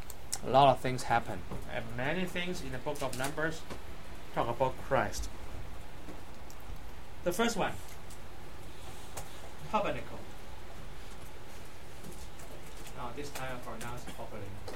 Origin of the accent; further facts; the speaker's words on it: Hong Kong; English is a second language; I grew up in Hong Kong, TJC.